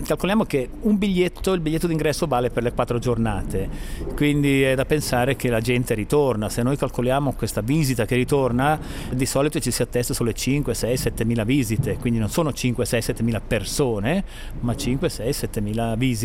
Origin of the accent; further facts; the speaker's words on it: Poschiavo, Graubünden, Switzerland; perché tutti voi sapete come noi poschiavini difendiamo la nostra italianità e il nostro dialetto poschiavino